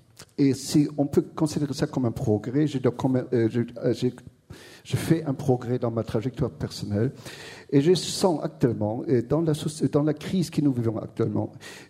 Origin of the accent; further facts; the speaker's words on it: Germany; je suis allemand.